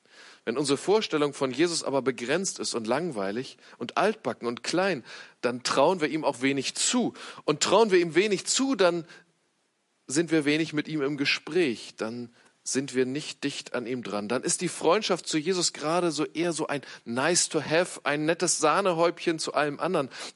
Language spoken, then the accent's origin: German; Neumünster, Schleswig-Holstein, Germany; Ich komme aus Neumünster, das ist auch nicht besser.